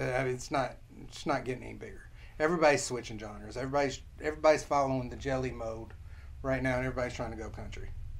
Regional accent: Kentucky, United States; I'm from Kentucky, so I like the beats I like making are like really trapped out bluegrass music.

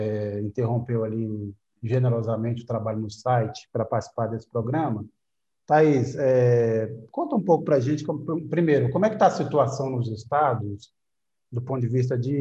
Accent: Brazil; O inferno somos nós, brasileiros.

